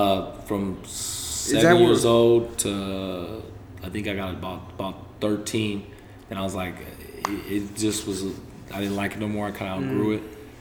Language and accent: English; Hollister, California, United States; I was born and I was pretty much born and raised here in the Hollister. Was here ever since I was 2 years old. Went to school out here.